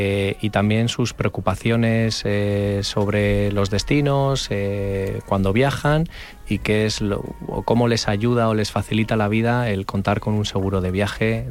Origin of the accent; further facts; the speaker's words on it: Valladolid, Castile and León, Spain; ir a pasar las Navidades a Valladolid, que es de donde yo soy.